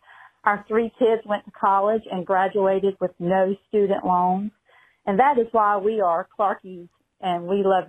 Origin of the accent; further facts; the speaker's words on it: North Carolina, United States; I'm from North Carolina.